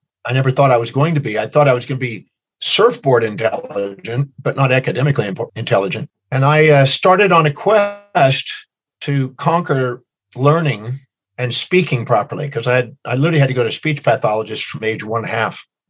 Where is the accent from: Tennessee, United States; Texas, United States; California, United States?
Texas, United States; Houston; also born or lived in Richmond, Texas; When I hit 12 going on 13, I moved from Houston, Texas to Richmond, Texas, where I didn't have a bunch of smart kids.